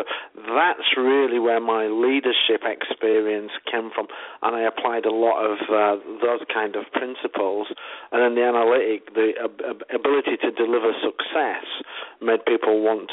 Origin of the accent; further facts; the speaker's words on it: Leeds, Yorkshire and the Humber, United Kingdom; accent: English; I guess people can tell from the accent, I'm not American, I'm English. I'm from the north of England, from a place called Leeds.